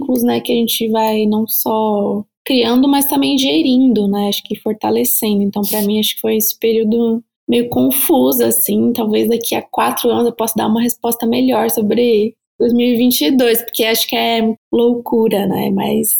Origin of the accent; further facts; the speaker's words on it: Santa Catarina, Brazil; sou também de Santa Catarina, assim como a Larissa e a Marina.